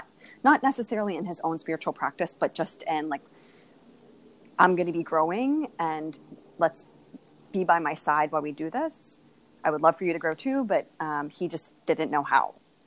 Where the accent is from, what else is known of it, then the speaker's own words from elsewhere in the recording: Moon Township, Pennsylvania, United States; also born or lived in Uniontown; now in Silver Spring, United States; In Pennsylvania, I'm from outside of Pittsburgh. Mm-hmm. I was born in Uniontown. Mm-hmm. I grew up in Moon Township, like the moon in the sky.